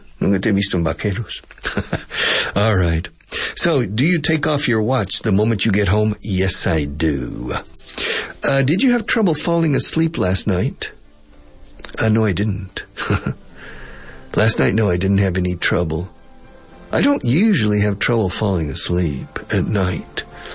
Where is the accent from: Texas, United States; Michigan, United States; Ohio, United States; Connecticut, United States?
Texas, United States; I'm a Texan. People in Texas, we like freedom and open space.